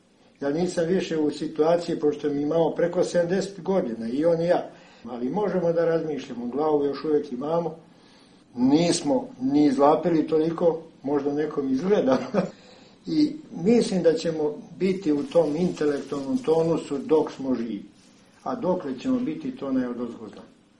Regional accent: Serbia; Ali mi smo Srbi

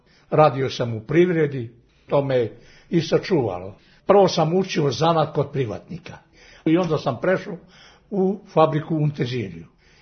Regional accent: Barje, Southern and Eastern Serbia, Serbia; Rodom sam iz sela Barje kao dete.

